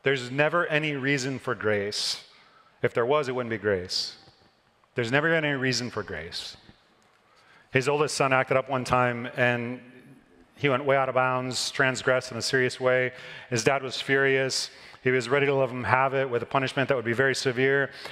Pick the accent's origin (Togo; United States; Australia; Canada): United States; Midwest; People drive cars around here that I never thought I would ever see in my life when I grew up in the Midwest.